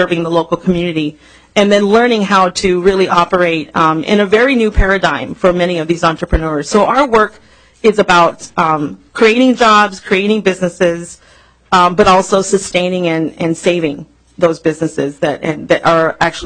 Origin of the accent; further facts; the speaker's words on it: Red Wing, Minnesota, United States; I'm from Red Wing, very familiar with Red Wing Ignite and now Minnesota Ignite